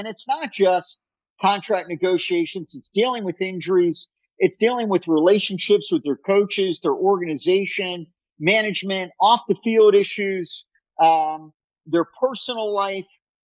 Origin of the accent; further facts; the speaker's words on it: Miami, Florida, United States; Growing up in Miami, I didn't get married till my mid-40s.